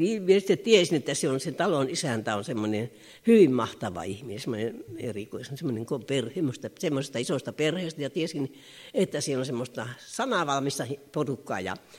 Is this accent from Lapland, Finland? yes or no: yes; Tervola, Lapland, Finland; Minä olin Leppävirralla, siellä tulin uskoon. Minä olin lähtöisin Tervolasta ja minun työpaikkani oli Kemissä siihen aikaan ollut aikaisemmin.